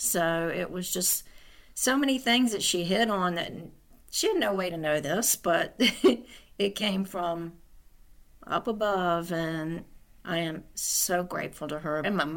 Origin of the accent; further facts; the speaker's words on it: New Kent, Virginia, United States; I'm from New Kent, Virginia.